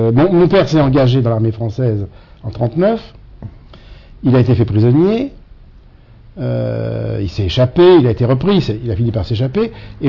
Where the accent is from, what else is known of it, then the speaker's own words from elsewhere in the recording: Paris, Île-de-France, France; born there; Je suis né à Paris, dans le 10e arrondissement